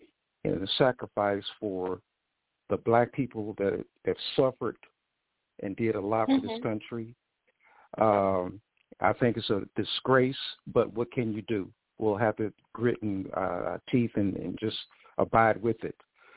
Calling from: Decatur, Georgia, United States; I'm from Decatur, Georgia. I have several comments.

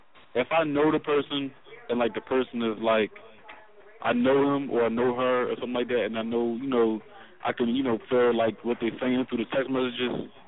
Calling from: Philadelphia, Pennsylvania, United States; From Philly.

